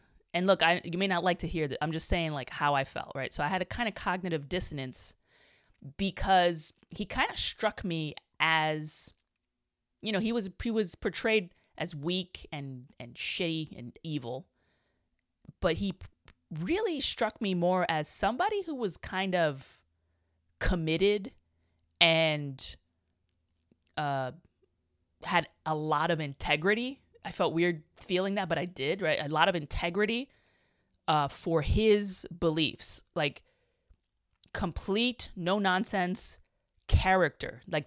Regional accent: New York City, New York, United States; I grew up in New York City, and then my parents were kind of into politics and stuff.

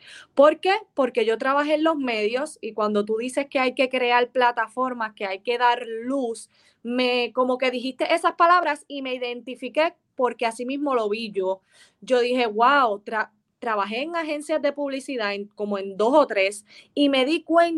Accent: Villalba, Puerto Rico; Yo soy de Villalba

